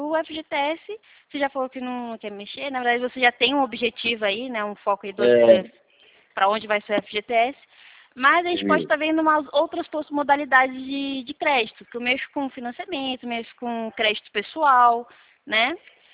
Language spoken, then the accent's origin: Portuguese; São Paulo, Brazil; also born or lived in Minas Gerais; Que eu sou daqui de São Paulo também. Daí eu morei por um tempo, quase 3 anos aí em Minas Gerais.